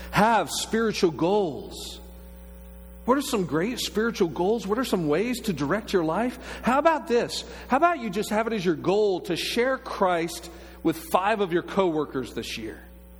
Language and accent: English; Orlando, Florida, United States; I promise you, I grew up in Orlando.